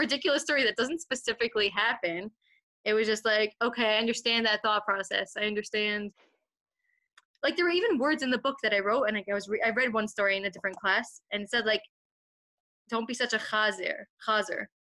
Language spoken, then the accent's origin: English; Brooklyn, New York, United States; I just felt like my Jewish was different than their Jewish because I came from Brooklyn, New York, and they came from Be'er Sheva or, I don't know, Tel Aviv.